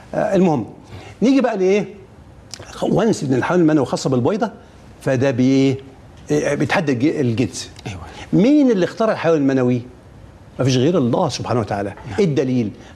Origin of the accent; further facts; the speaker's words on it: Egypt; معلم كندوز ده معلم جزار عندنا في مصر، شنباته وحاجة طول بعرض.